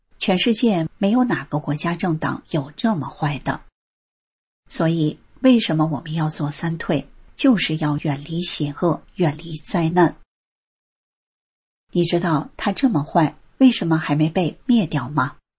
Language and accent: Chinese; Fujian, China; 我是南方人，福建的阿姨，